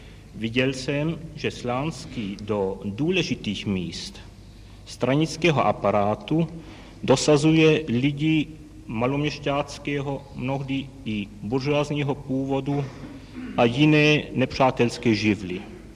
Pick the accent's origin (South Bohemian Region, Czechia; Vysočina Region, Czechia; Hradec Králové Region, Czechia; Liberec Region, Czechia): Liberec Region, Czechia; Jablonec nad Nisou; born there; now in Prague, Czechia; V Jablonci nad Nisou.